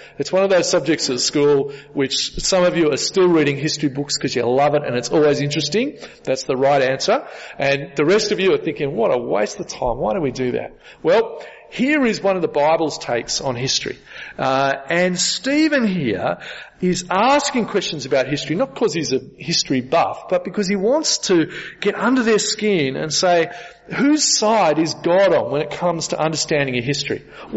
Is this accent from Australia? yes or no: yes; Bathurst, New South Wales, Australia; I grew up in Bathurst. Right? Bathurst is a great historical town, the oldest inland city in Australia.